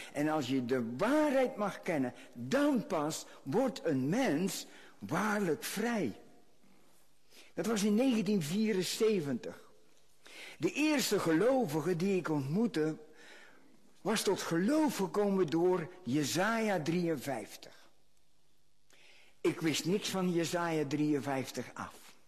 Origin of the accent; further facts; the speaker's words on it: Netherlands; En als Hollander waren wij toen heel populair.